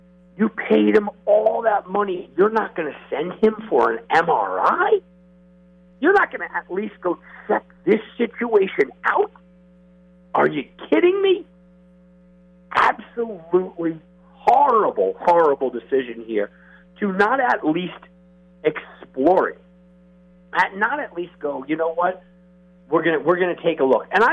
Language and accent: English; New York, United States; Two New York injuries that I have to mention, and not because I'm from New York, just because of the nature of them.